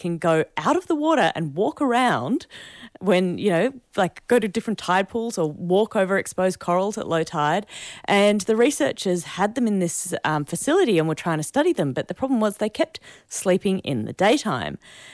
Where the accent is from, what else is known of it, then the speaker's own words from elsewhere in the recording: Tasmania, Australia; I'm from Lutruwita, Tasmania, so especially if it's an environmental question from a cold and chilly place, I'm especially keen to answer it.